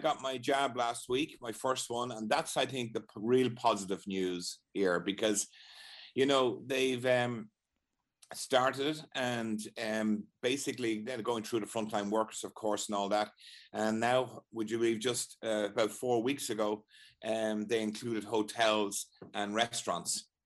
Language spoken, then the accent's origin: English; Wexford, Leinster, Ireland; Well, we grew up in Wexford, the whole family did